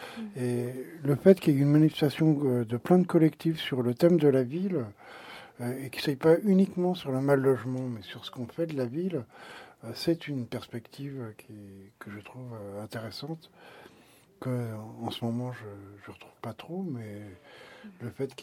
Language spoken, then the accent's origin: French; Paris, Île-de-France, France; Et pour avoir vécu en tant que Parisien la fin de mon quartier natal dans le 12e arrondissement